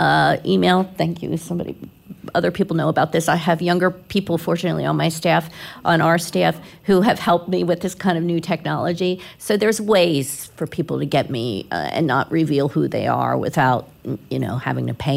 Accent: Philadelphia, Pennsylvania, United States; Like I said, I grew up in Philly

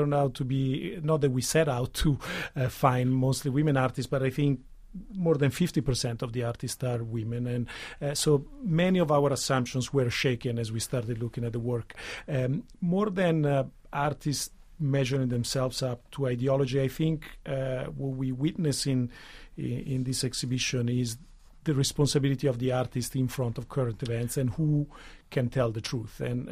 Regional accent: Italy; I'm from Italy

